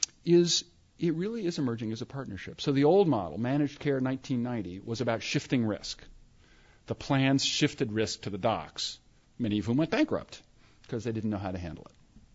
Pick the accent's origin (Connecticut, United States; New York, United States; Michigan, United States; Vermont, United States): Vermont, United States; maybe it's only because I'm from Vermont and we have relatively lousy land for grazing